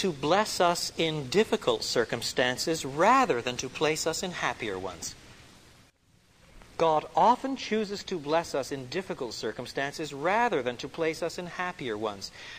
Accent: Quebec, Canada; Now, quite frankly, I was brought up in Quebec, and you grow up with skates on your feet. You probably skate before you walk.

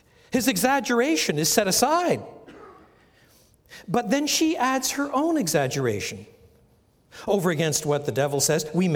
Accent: French Canada, Canada; English is a second language; also born or lived in Europe; Now, I was brought up in French Canada and learned English in Canada and lived in Europe for many years, so that my ears don't always hear things exactly the way American ears hear things.

